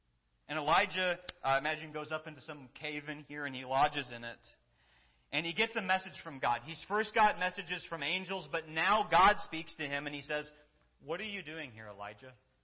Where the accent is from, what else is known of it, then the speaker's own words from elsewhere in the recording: Minnesota, United States; like I grew up in Minnesota, where the wind got really strong because there's no mountains at all.